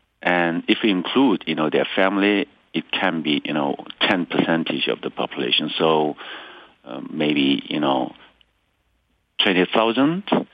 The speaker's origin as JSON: {"language": "English", "country": "North Korea", "tie": "born or raised there", "second_language": "English", "lives_now": "Seoul, South Korea", "said": "I should go back to my hometown and rebuild the devastated, you know, village"}